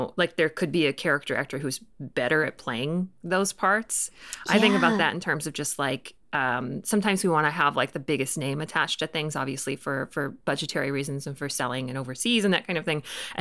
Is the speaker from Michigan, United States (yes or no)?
yes; Grand Rapids, Michigan, United States; I'm from Grand Rapids, so I'm from a very heavy accented side of the state.